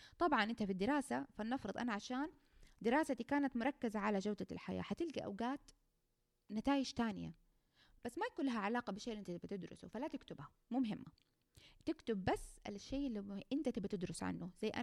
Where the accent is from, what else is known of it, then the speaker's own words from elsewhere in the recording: Saudi Arabia; ما لقيت ولا دراسة صارت عندنا في السعودية